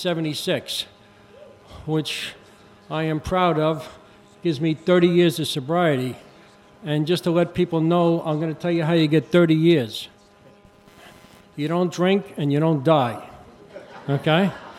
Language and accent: English; New York City, New York, United States; I grew up in New York City and joined a bunch of gangs when I was a kid.